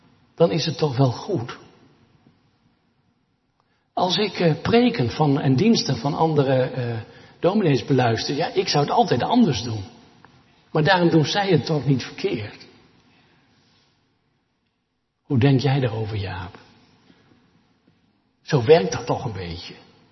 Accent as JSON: {"language": "Dutch", "region": "Friesland", "country": "Netherlands", "also_born_or_lived": "Eindhoven", "said": "ik ben een Fries, maar het kan altijd beter."}